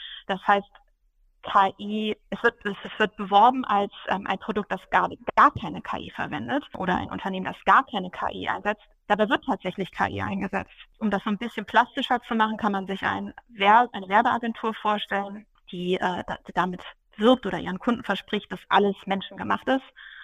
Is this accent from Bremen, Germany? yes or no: yes; Bremen, Germany; also born or lived in Hamburg; now in Düsseldorf, Germany; komme ursprünglich aber aus dem hohen Norden, bin Bremerin und habe in Hamburg studiert